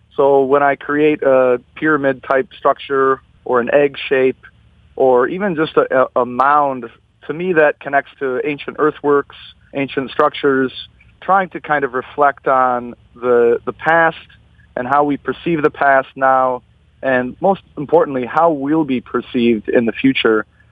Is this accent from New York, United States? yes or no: no; Redford Township, Michigan, United States; I grew up in Redford Township, and then for high school, I moved to Livonia.